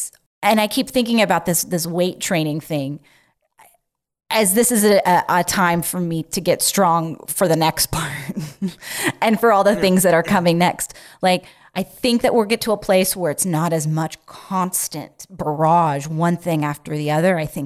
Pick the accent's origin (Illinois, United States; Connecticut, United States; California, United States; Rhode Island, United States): California, United States; I grew up in California, but I don't know why I was so not aware of wildfires.